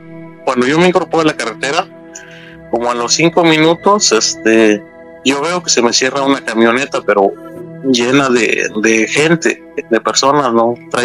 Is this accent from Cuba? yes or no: no; Mexico; pues como mexicanos todos celebramos y empezamos a recordar, a poner los altares y todo eso en nuestras comunidades.